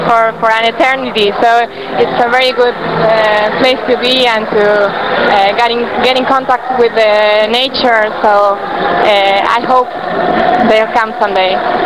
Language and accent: English; Mar del Plata, Buenos Aires Province, Argentina; English is a second language; I was born in Mar del Plata. I've been here since I'm a baby, so I really love the city.